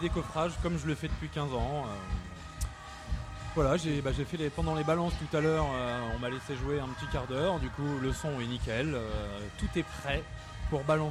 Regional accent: Reims, Grand Est, France; moved away; also born or lived in Paris; Moi je suis de Reims au départ.

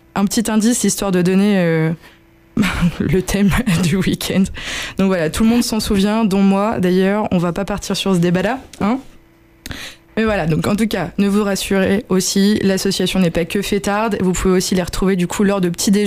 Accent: Blois, Centre-Val de Loire, France; je viens de Blois

